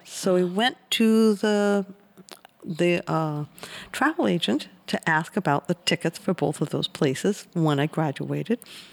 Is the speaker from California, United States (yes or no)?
yes; Ridgecrest, California, United States; Well, I was born and raised in the Mojave Desert.